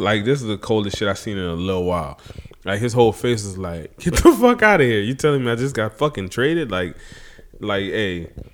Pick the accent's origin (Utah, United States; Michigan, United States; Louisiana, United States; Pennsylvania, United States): Louisiana, United States; And I know that because I'm from Louisiana.